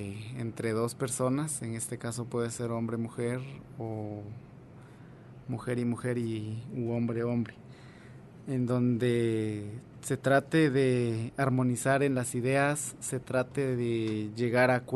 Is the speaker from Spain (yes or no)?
no; Totonicapán, Guatemala; a la de Quiché o a la de Totonicapán, de donde yo vengo.